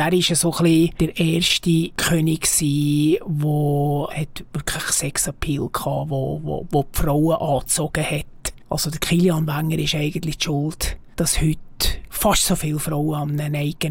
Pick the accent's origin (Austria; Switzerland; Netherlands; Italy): Switzerland; Bern; Ich bin selber als Bergbauernbub im Berner Oberland aufgewachsen